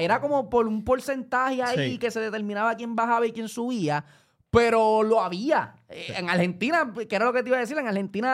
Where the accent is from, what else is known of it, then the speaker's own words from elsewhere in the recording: Cali, Valle del Cauca, Colombia; yo soy de Calle, yo me crié jugando en Taurino allá con Cuquito